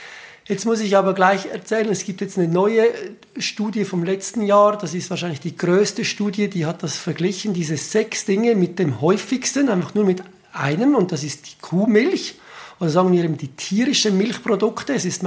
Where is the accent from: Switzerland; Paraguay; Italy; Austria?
Switzerland; ich als Schweizer